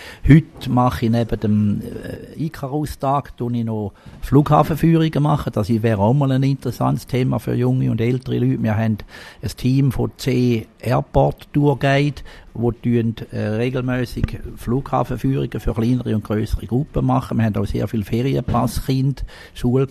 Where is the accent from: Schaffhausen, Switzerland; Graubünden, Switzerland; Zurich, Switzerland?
Schaffhausen, Switzerland; als Schaffhauser habe ich dann mir gesagt